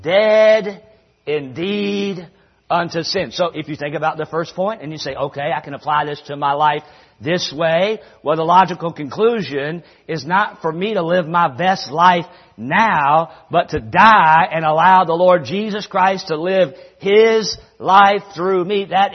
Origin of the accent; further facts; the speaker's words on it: North Carolina, United States; I'm from North Carolina. I grew up using the word reckon.